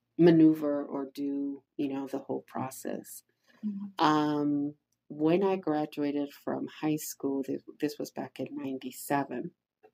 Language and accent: English; Nayarit, Mexico; also born or lived in Puerto Vallarta; So I always say I'm from Nayarit. But my birth certificate says Puerto Vallarta, Jalisco. I was only born there.